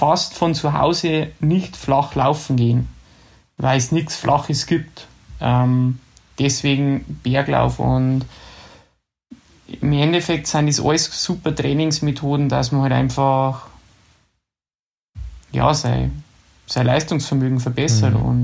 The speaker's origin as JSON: {"language": "German", "town": "Ramsau", "region": "Bavaria", "country": "Germany", "tie": "born or raised there", "said": "Ich bin ja in der Ramsau bei Berchtesgaden aufgewachsen. Da waren wir mitten in die Berchtesgadener Alpen."}